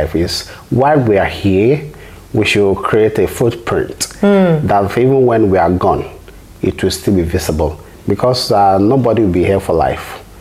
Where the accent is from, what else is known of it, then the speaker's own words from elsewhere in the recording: Nigeria; Our citizenship as a Nigerian is bastardized, but we still have to remind the politicians that we are citizens